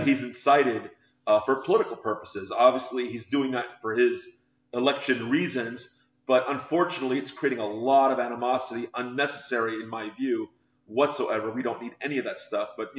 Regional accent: United States; I as an American, when you're driving around in a Southern California town

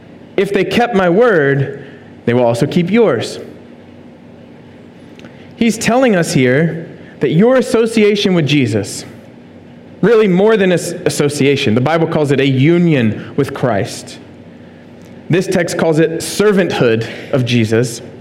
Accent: Philadelphia, Pennsylvania, United States; And I did the whole, we're from Philly, no one likes us, and we don't care kind of thing

